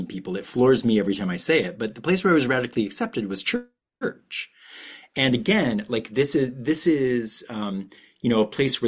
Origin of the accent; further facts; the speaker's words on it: Ohio, United States; But really, you know, growing up in Northeast Ohio, my context was church.